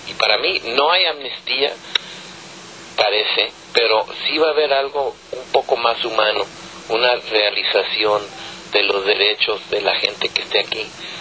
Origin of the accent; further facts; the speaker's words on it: Tijuana, Baja California, Mexico; born there; Tijuana, es donde yo nací, en los basureros de Tijuana